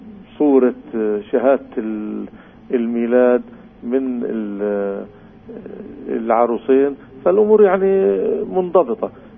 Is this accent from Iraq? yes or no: no; Palestine; وهو المعمول به عندنا في فلسطين